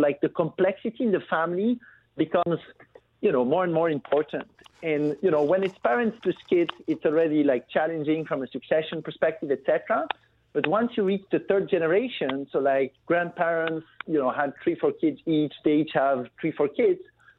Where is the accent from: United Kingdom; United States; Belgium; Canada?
Belgium; I'm originally from Belgium. I grew up in Belgium, and I'm sort of a next generation member of a Belgian family business.